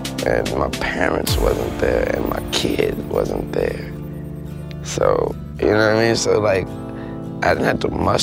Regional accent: New Orleans, Louisiana, United States

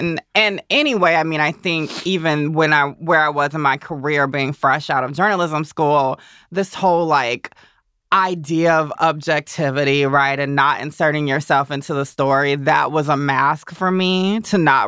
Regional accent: Augusta, Georgia, United States; I did not grow up in New York or even Atlanta, for that matter. I grew up in Augusta, Georgia.

